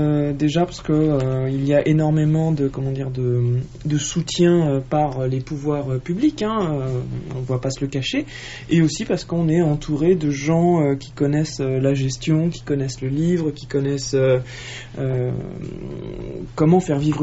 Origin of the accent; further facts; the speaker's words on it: Normandy, France; now in Avallon, France; Voilà, et je suis normande d'origine.